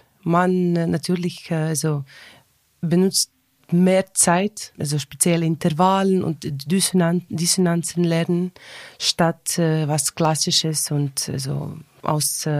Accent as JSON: {"language": "German", "country": "Ukraine", "tie": "born there", "second_language": "German", "said": "also ich bin in der Ukraine also geboren."}